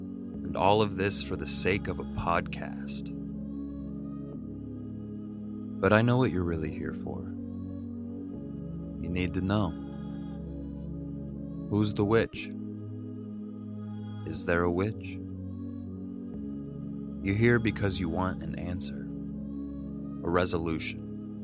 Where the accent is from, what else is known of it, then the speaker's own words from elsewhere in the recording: Kansas, United States; Kansas. It was good to go back to the old stomping grounds and see my family and Jace.